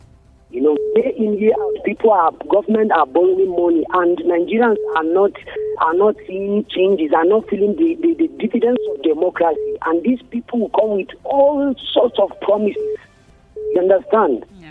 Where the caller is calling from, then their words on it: Doncaster, Yorkshire and the Humber, United Kingdom; of Doncaster.